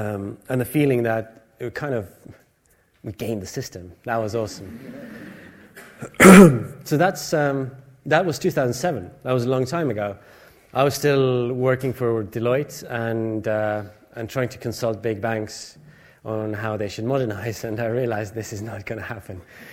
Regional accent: Estonia; English is a second language; I'm from Estonia. We go to sauna a lot.

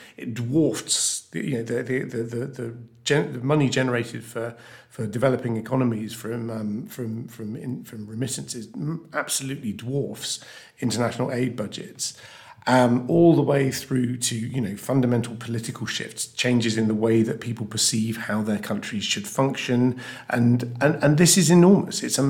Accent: South West England, United Kingdom; I grew up in Wiltshire. I see myself very much as a sort of Wiltshire boy, but I'm British as well. I can also be European, and I'm also, like, I have Scottish and Irish heritage

